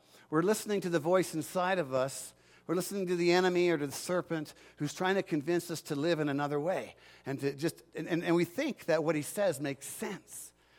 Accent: Canada; Now, as a Canadian, I had no idea what that meant, walking the beans.

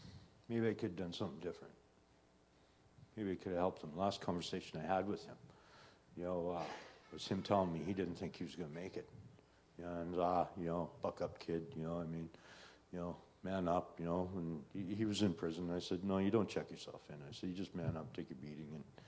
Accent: British Columbia, Canada; now in Red Deer, Canada; Now, I come from Vancouver Island, and I live out in the middle of Hickville, you know.

